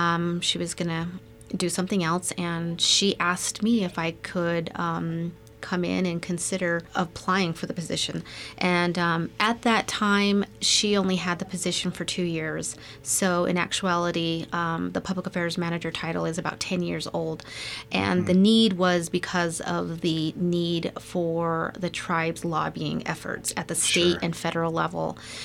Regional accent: Blackfoot, Idaho, United States; I'm a tribal member born and raised in Blackfoot, which is just part of the reservation.

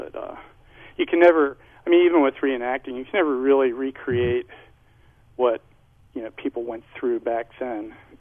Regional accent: Pennsylvania, United States; moved away as an adult; I was born in Pennsylvania. I moved out here in 1976, but I grew up about 3 miles from Valley Forge, and there's just all kinds of history there.

